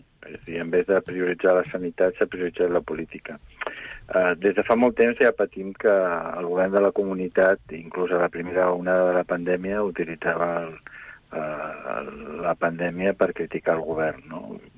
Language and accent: Catalan; Madrid, Community of Madrid, Spain; És que jo, com a madrileny, com a persona que visc a Madrid